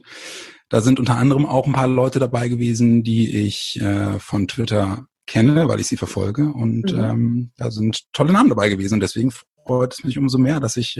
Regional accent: Bremen, Germany; meine Heimat Bremen.

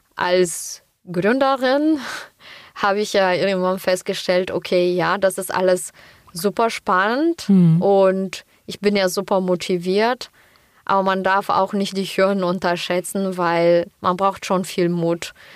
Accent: Bulgaria; now in Germany; Ich komme selber aus Bulgarien und ich weiß, wie schwierig das ist, am Anfang halt in Deutschland dieses System einfach zu verstehen.

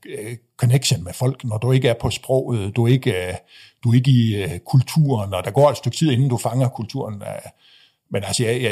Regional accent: Frederikshavn, North Denmark Region, Denmark; Jeg ved ikke helt, hvor det kommer fra, men jeg voksede op i Frederikshavn, i hvad du kan kalde sådan en bedre middelklasse familie.

